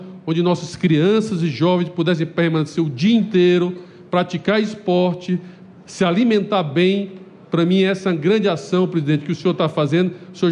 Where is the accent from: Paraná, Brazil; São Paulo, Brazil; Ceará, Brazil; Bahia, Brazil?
Ceará, Brazil; eu sou cearense